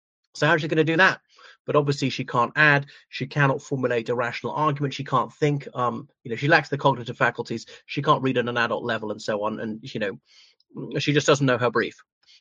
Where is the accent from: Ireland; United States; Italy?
Ireland; from Ireland.